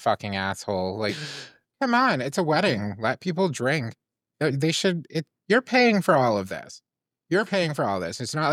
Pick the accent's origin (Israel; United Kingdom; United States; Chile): Chile; I am from Chile and my friends love our food.